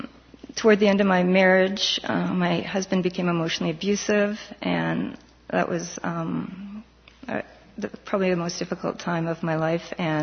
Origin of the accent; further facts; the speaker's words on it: Winnipeg, Manitoba, Canada; I grew up in East Kildonan, not very far from here, and I was baptized in the United Church, Wesley United, which is now Emmanuel United on Kimberley, also not far from here.